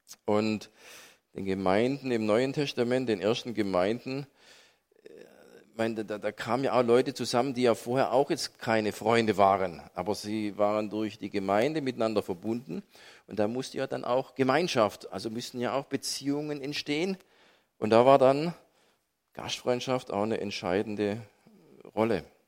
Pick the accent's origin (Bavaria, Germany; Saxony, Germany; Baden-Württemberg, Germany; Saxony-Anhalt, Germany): Baden-Württemberg, Germany; Großsachsenheim; als Zehnjähriger, wo ich so, also da in Großsachsenheim da aufgewachsen bin